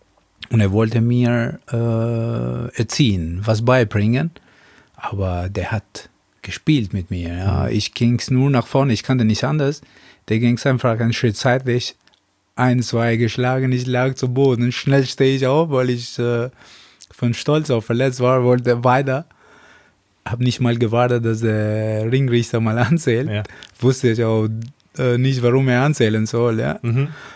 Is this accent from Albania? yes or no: yes; Albania; born there; German is a second language; Ich komme von einem kommunistischen Land, ja. Also wo ich geboren bin, in Albanien. Und da gab es nicht mal Fernseher.